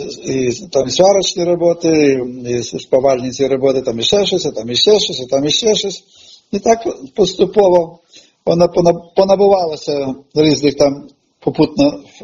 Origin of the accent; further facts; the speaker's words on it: Vinnytsia, Vinnytsia Oblast, Ukraine; moved away as an adult; also born or lived in Ural, Russia; Так, як мені було 2,5 роки, переїхали до Вінниці, і до 24 років я мешкав у Вінниці.